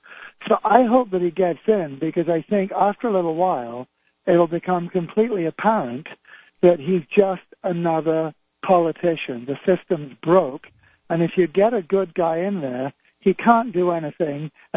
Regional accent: England, United Kingdom; I'm English, I'm not an expert on your political history

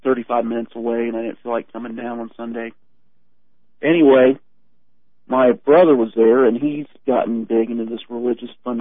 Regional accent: Ohio, United States; I grew up in Southwest Ohio, which in Cincinnati I always jokingly refer to as the Midwestern capital of fascism.

